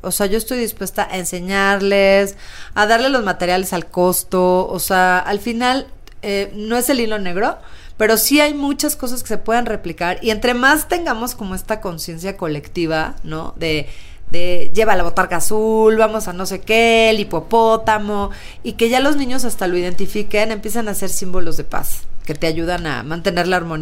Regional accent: northern Mexico, Mexico; somos norteños, así hablamos nosotros

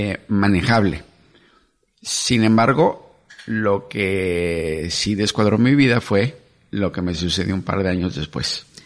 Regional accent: Mexico City, Mexico; Crecí en la Ciudad de México. Y mi mamá nos inculcó los valores de la cultura alemana.

